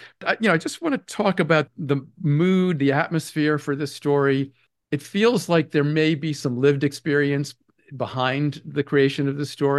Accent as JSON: {"language": "English", "region": "Massachusetts", "country": "United States", "tie": "born or raised there", "said": "I grew up in Massachusetts, so I know exactly the qualities that you're speaking about"}